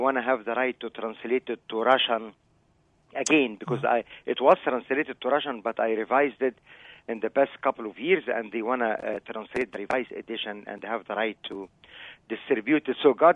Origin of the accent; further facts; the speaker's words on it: Egypt; I was born and raised in Egypt with Muslims, my neighbors